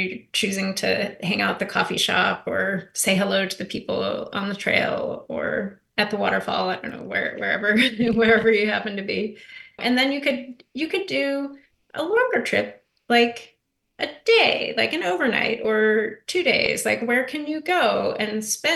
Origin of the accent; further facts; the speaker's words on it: Wyoming, United States; Wyoming is my home state where I grew up.